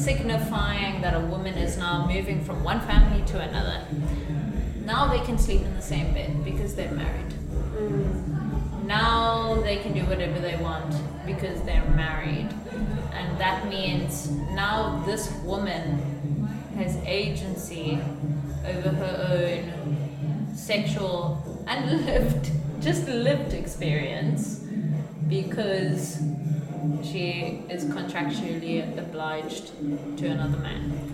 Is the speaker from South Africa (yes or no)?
no; Botswana; I've had a close cultural sphere or a close, like, network of families that I grew up with in Botswana